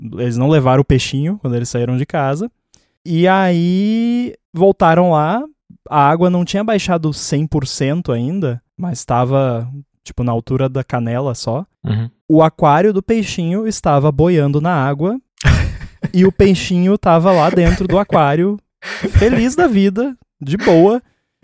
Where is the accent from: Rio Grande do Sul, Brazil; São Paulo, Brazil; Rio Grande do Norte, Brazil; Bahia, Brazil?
Rio Grande do Sul, Brazil; lá na minha cidade no Rio Grande do Sul rolou muita enchente